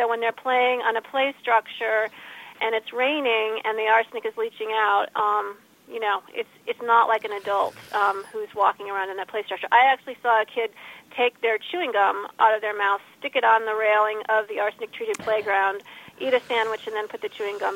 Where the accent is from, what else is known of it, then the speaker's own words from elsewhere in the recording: Illinois, United States; He was named for an abolitionist from my home state of Illinois, Elijah Lovejoy.